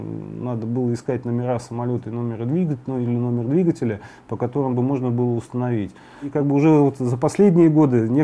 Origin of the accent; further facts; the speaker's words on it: Saint Petersburg, Russia; Начинал я, понятно, что я и родился, и начинал в Ленинграде, конечно, было давно.